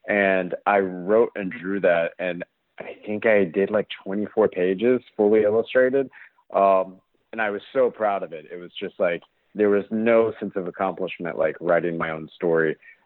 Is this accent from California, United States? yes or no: no; Abilene, Texas, United States; born there; also born or lived in Okinawa / Guam; I was born in Abilene, Texas, but we ended up in Okinawa and Japan and then in Guam.